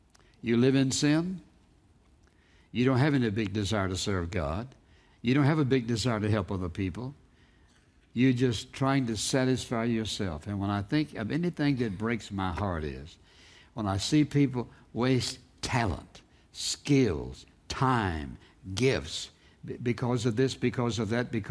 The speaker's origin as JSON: {"language": "English", "town": "Dry Fork", "region": "Virginia", "country": "United States", "tie": "born there", "said": "I was born in Dry Fork, and you know, just a few people there, and the only thing there was a mill and railroad crossing and one old grocery store"}